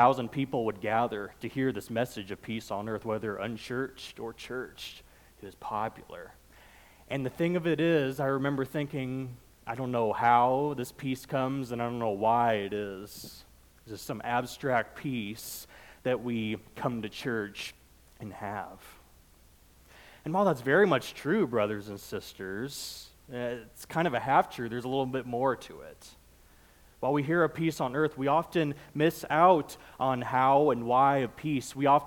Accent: Nebraska, United States; I grew up in South Central Nebraska, or at least was born there, and spent my early childhood there.

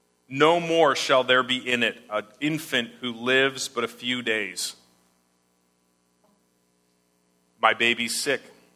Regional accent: Canada; I've got a mental picture because I'm Canadian, what a grab bag is.

